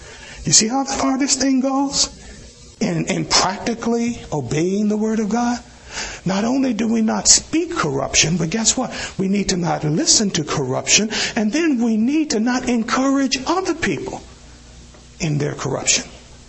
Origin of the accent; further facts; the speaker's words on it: Tennessee, United States; I grew up in Tennessee, close to the Tennessee River.